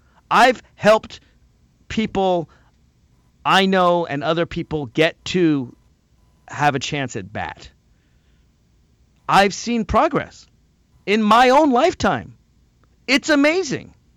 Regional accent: Nashville, Tennessee, United States; now in Virginia, United States; I grew up in Nashville, Tennessee. I'm talking about in my home state of Tennessee, where, unlike Virginia, where I currently live

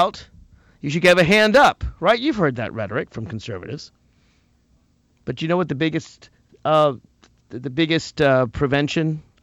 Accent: Virginia, United States; in my home state of Virginia, the governor, Terry McAuliffe, supports Medicaid expansion

